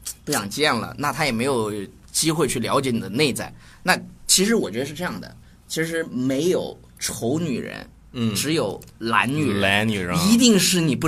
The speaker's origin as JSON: {"language": "Chinese", "country": "China", "said": "反正我们中国人有钱呗。"}